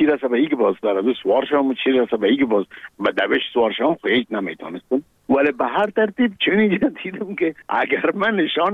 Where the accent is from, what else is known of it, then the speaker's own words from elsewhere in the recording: Kabul, Afghanistan; moved away; ما در کابل به دنیا آمدیم، در چهاردی کابل